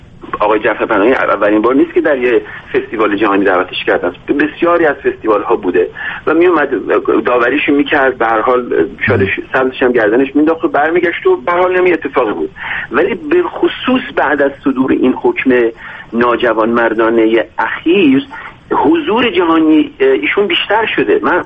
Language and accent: Persian; Iran; moved away; ماهای ایرانیایی که خارج از ایران هستیم